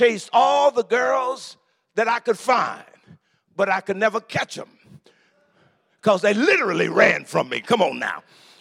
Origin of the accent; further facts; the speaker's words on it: Coushatta, Louisiana, United States; So I grew up in Coushatta, Louisiana, but I grew up scarred terribly.